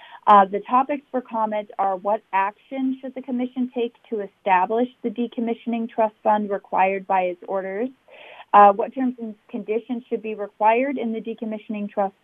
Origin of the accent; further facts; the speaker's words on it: Minnesota, United States; I am from the Red Lake Nation in northern Minnesota